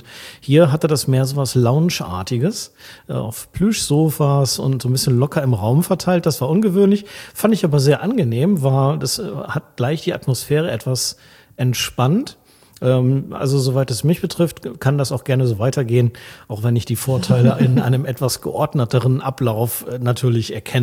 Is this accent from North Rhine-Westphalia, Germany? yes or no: yes; North Rhine-Westphalia, Germany; Ich kannte Gronau noch so aus meiner eigenen Jugend. Ich komme ja aus der Region da.